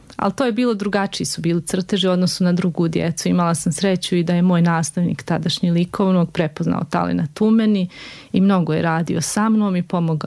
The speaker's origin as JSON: {"language": "Serbian", "town": "Kalinovik", "region": "Republika Srpska", "country": "Bosnia & Herzegovina", "tie": "born or raised there", "said": "Ja sam odrasla u Kalinoviku."}